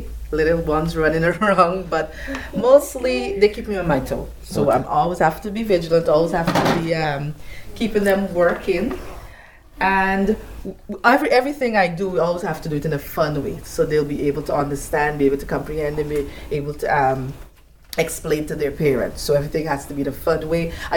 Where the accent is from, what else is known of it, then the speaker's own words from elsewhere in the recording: Guyana; moved away as an adult; I came from South America, Guyana. So I was teaching there before I came here, and I'm at 8 years at Peterson Warren Academy. So, but back home in Guyana, I only taught nursery school